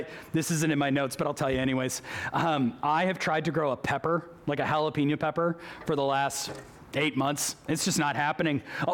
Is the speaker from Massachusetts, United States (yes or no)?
yes; Boston, Massachusetts, United States; I was a kid growing up in Boston, and my mom wanted to get me some culture.